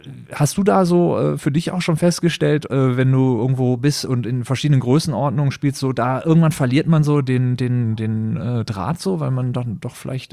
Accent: Düsseldorf, North Rhine-Westphalia, Germany; born there; ich gebürtiger Düsseldorfer bin

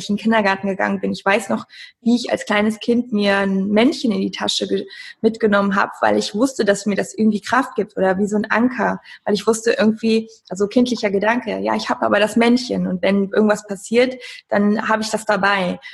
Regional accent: Cologne, North Rhine-Westphalia, Germany; ich komme aus Köln

